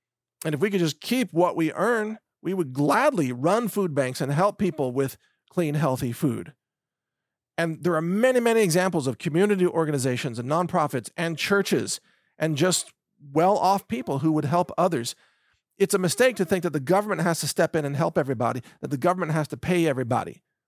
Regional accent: Texas, United States; I'm an American, I'm a Texan, and I am 100% pro-domestic energy.

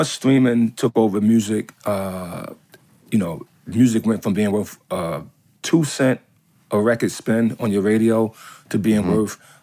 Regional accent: Staten Island, New York, United States; So for instance, Staten Island, my hometown, we renamed it Shaolin.

